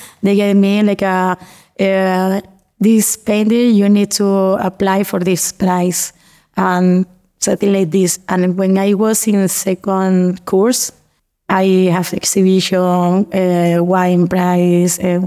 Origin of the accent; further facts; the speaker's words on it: Jerez de la Frontera, Andalusia, Spain; I'm from Jerez de la Frontera. My town is a little village. It's like a 1,000 person living in this place.